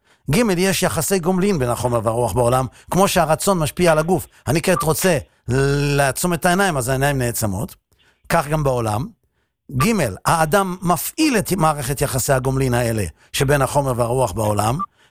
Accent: Netanya, Central District, Israel; והייתי נוסע הרבה לשבת הביתה, מהישיבה בירושלים לביתנו בנתניה

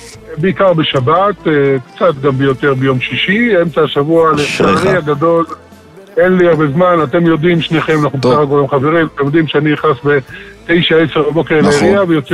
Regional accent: Jerusalem, Jerusalem District, Israel; אני ירושלמי, אני בירושלים, אני חי בירושלים 45 שנה, אני ירושלמי

